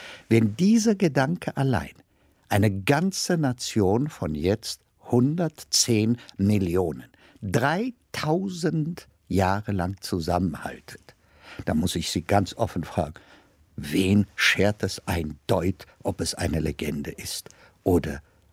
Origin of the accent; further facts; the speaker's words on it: Ethiopia; first language Amharic; German is a second language; Also in unserer Muttersprache, also meine Muttersprache ist Amharisch, ist Äthiopien auch eine Frau.